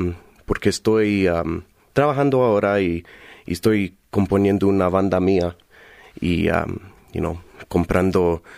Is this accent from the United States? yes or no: yes; New Mexico, United States; nací en Nuevo México y mi papá era músico también y así aprendí yo.